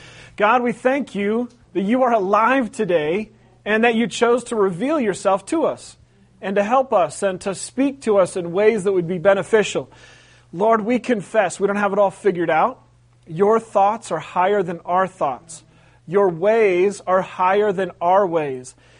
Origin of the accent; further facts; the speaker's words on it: West Coast, United States; I grew up on the West Coast. The West Coast is very utilitarian.